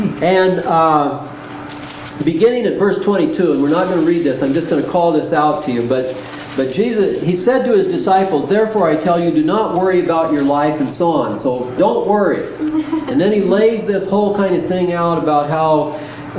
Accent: Washington, United States; I grew up over here in Eastern Washington, 6 miles out of, 13 miles out of the town where there was a swimming pool.

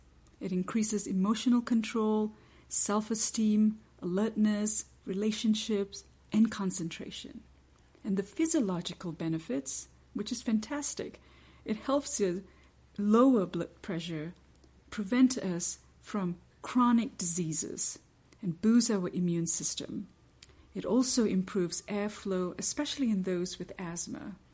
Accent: Kansas City, Missouri, United States; I know that's a mouthful. I'm from Kansas City.

